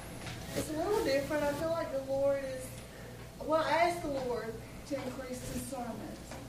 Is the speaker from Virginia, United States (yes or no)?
yes; Stuart, Virginia, United States; I am from Stuart, Virginia.